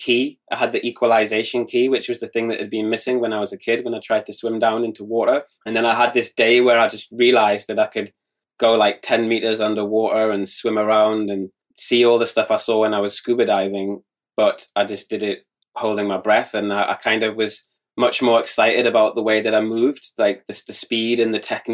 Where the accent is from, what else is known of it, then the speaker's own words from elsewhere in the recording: Gateshead, North East England, United Kingdom; moved away as an adult; now in Indonesia; I was born in Gateshead and I lived there until I was around 27. And then I ended up doing traveling and ending up in Bali.